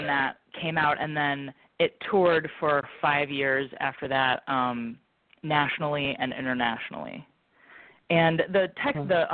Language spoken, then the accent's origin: English; Evanston, Illinois, United States; I'm originally from Evanston, and when I was finishing up my doctorate, I moved back to Evanston.